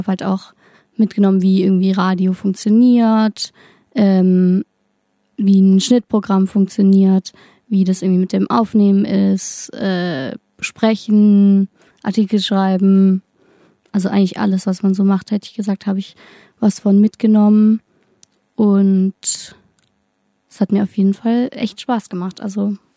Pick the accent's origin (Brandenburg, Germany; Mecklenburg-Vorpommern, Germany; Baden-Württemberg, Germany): Baden-Württemberg, Germany; Tübingen; also ich bin in Tübingen auch aufgewachsen